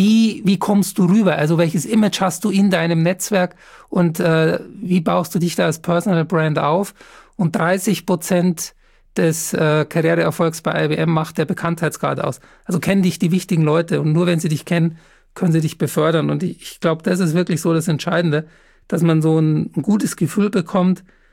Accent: Bavaria, Germany; Und dann sage ich mal schöne Grüße nach Oberbayern. Ist ja meine Heimat.

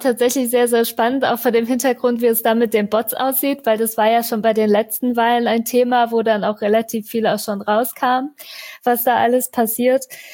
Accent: Mainz, Rhineland-Palatinate, Germany; Fastnacht bei uns in Mainz

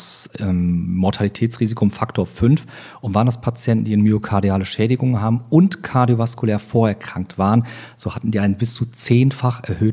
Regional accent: Oberhausen, North Rhine-Westphalia, Germany; also born or lived in Cologne / Düsseldorf; ich bin 46 Jahre alt, bin geboren in Köln, aufgewachsen in Oberhausen, also ein Kind des Ruhrgebietes und in Düsseldorf.

